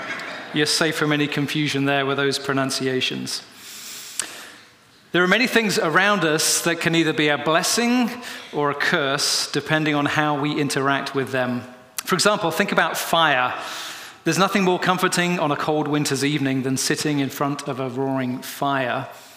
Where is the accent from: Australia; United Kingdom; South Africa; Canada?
United Kingdom; now in United States; maybe you can tell by my voice, I'm a Brit living here in the US.